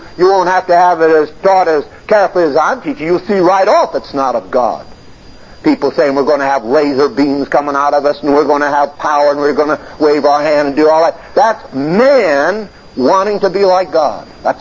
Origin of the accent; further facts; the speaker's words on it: Connecticut, United States; also born or lived in Maine; I'm a Yankee. I was born in Maine, raised in Connecticut. When I was 17, in the middle of the World War, I enlisted in the Marine Corps.